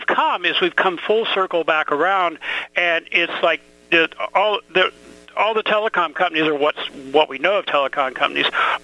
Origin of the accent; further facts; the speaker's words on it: United States; excuse me, I am an American, I'm allowed to say this